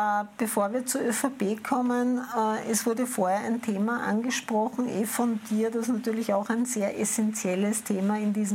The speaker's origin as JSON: {"language": "German", "region": "Vienna", "country": "Austria", "said": "Das sage ich jetzt schon noch als Wienerin, gibt es viele Wiener"}